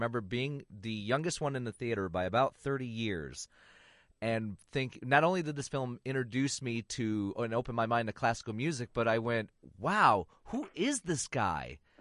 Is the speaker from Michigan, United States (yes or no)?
yes; Flint, Michigan, United States; Yes, I grew up in Flint. Got out with all my fingers.